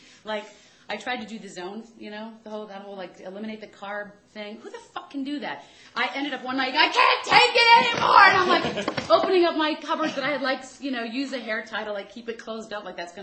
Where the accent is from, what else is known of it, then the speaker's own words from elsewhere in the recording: Maryland, United States; Yeah, I'm from Maryland, D.C. I went to NYU.